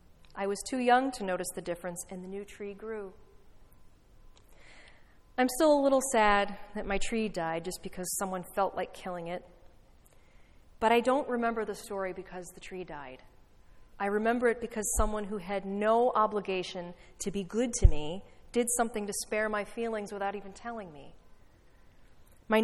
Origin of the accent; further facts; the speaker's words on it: Chicago, Illinois, United States; I grew up in Chicago, so it was bitter cold.